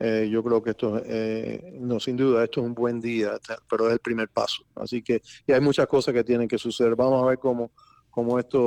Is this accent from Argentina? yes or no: no; Cuba; yo siempre, bueno, yo soy cubano